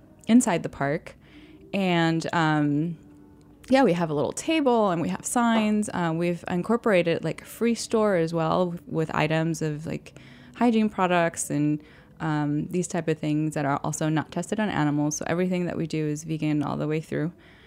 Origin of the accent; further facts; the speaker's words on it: Puerto Rico; now in New York City, United States; So I'm from Puerto Rico, right? And I still have family there.